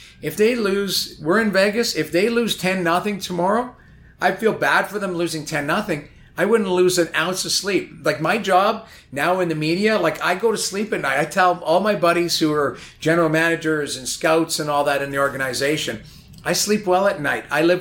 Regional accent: Edmonton, Alberta, Canada; So I grew up in Edmonton.

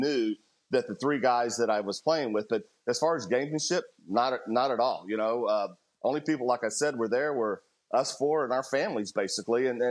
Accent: Houston, Texas, United States; because I had had near misses in my hometown of Houston at the Houston Open a number of times

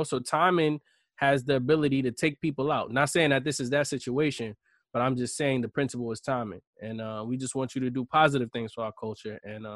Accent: New York, United States; So I'm not going to tell you I know how you feel, because I'm not a Knicks fan, and I'm from New York.

